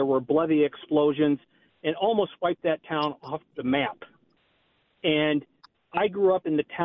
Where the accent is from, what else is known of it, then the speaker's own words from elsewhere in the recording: Illinois, United States; I grew up in East Central Illinois